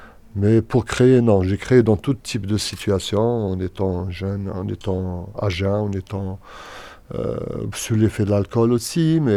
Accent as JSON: {"language": "French", "country": "Algeria", "said": "Comme dit un proverbe de chez nous, en Algérie"}